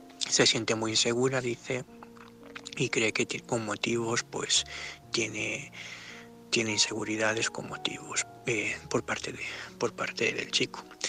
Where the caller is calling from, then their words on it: Gandia, Valencian Community, Spain; de Gandía.